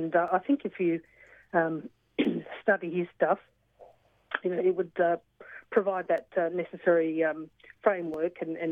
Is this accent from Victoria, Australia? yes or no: no; Queensland, Australia; as a Queenslander